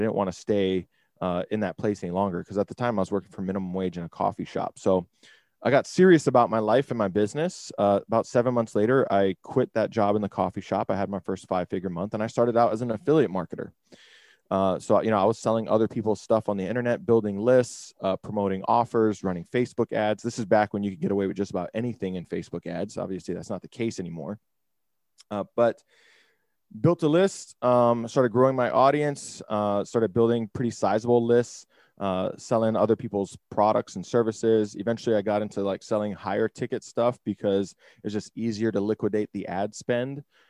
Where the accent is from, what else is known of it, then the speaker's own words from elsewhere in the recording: Hawaii, United States; now in Las Vegas, United States; I'm originally from Hawaii. I live in Las Vegas now